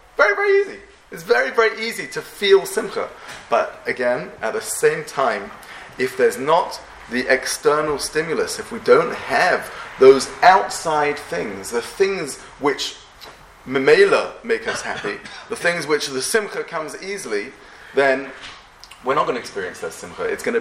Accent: England, United Kingdom; We all have good manners. We're all English, and, you know, have nice manners.

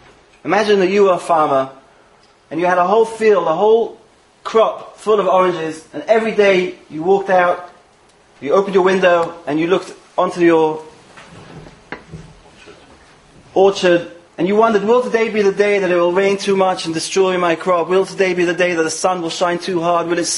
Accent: United States; I'm mad American, what can I do?

